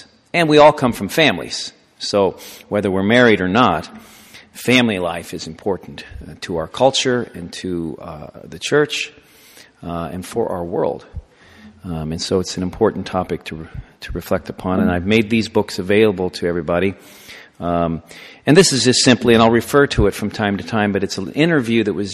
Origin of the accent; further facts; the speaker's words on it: Kansas City, Missouri, United States; I grew up in Kansas City, and so my dad actually was a professional baseball player, and I played baseball till I was 18